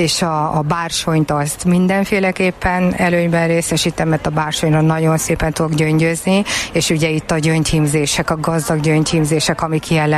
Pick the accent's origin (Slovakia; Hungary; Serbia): Hungary; Budapest; Én budapesti vagyok